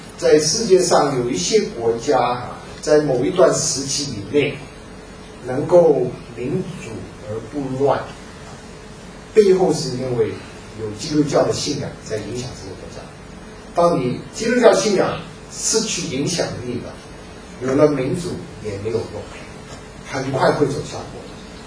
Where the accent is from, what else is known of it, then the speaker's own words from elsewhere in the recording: Hong Kong; 我还记得我小的时候在香港看那个黄飞鸿是黑白电影